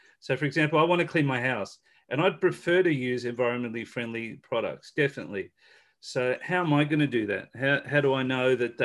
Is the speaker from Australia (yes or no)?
yes; Australia